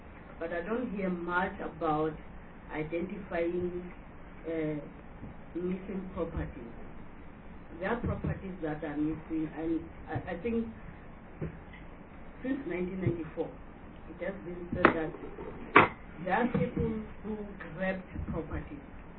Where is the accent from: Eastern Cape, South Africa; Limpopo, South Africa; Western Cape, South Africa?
Limpopo, South Africa; And I'm coming from Limpopo, and I would like to establish if nationally we are represented when it comes to internship